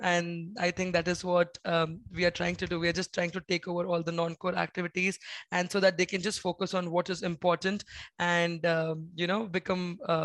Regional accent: India; And being an Indian, you know, Indians don't really want to spend a lot of money.

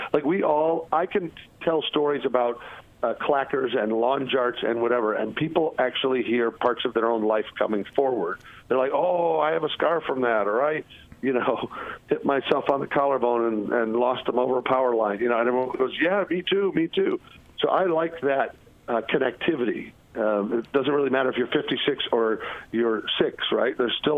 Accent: Nebraska, United States; I grew up in Nebraska, and that was sort of the target.

